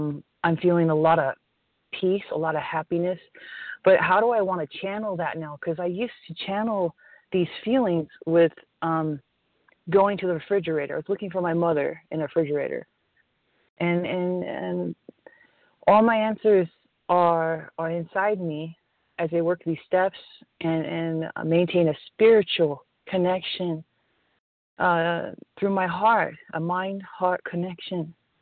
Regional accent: California, United States; I am from Southern California.

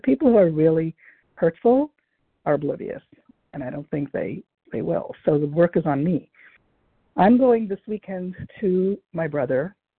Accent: Brooklyn, New York, United States; from Brooklyn, New York.

